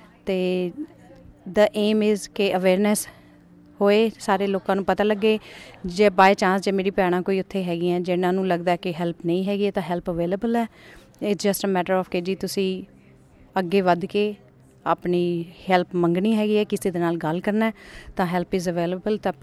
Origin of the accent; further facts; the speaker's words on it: Chandigarh, India; ਇਸ ਤੋਂ ਪਹਿਲੇ ਮੈਂ ਚੰਡੀਗੜ੍ਹ ਤੋਂ ਹੈਗੀ ਹਾਂ